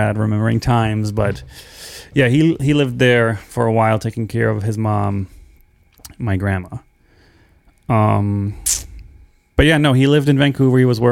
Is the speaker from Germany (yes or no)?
yes; Bremen, Germany; where I grew up in Bremen, Germany, did not.